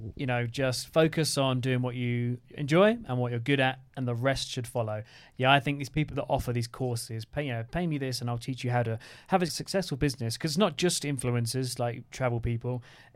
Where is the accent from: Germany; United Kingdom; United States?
United Kingdom; England; We're from England. We're traveling for this much time.